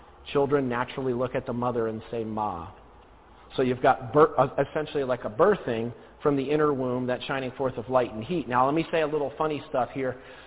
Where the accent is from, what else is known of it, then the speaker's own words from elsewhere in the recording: New Jersey, United States; I'm originally from New Jersey.